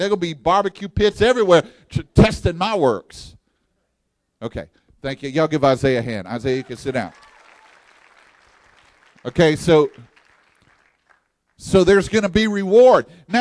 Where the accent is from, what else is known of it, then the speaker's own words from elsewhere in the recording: Texas, United States; See, I'm from Texas, and we got pit barbecue down there.